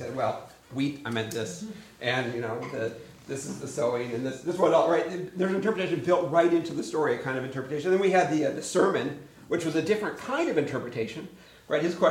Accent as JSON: {"language": "English", "town": "Northfield", "region": "Minnesota", "country": "United States", "tie": "born or raised there", "said": "In my mind, I'm part of a long history of Northfield people giving teaching talks at Holden Village."}